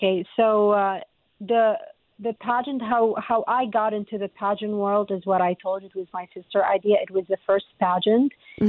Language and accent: English; Iraq; I always say this to, you know, to the people who are not born and raised in Iraq.